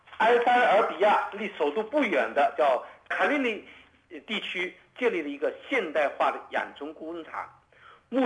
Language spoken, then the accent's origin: Chinese; China; 按我们中国人的那个一句话，就是让它断子绝孙